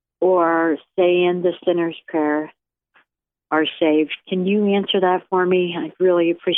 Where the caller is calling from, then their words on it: Pennsylvania, United States; Hello, Pastor. I'm calling from Pennsylvania, and I was just wondering why a lot of people think that by doing good works, they're saved.